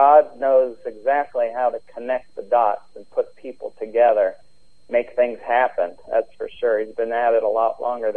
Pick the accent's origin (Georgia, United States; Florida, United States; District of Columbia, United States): Florida, United States; Orlando; also born or lived in Pennsylvania; Well, I grew up in Orlando down here. My parents moved down here when I was young, so I've been down in Florida most of my life. Originally from Pennsylvania